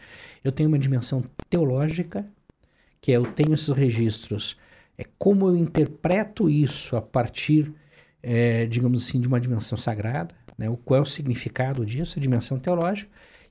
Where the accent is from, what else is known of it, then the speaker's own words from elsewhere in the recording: Brazil; Nós somos brasileiros em grande parte porque compartilhamos símbolos comuns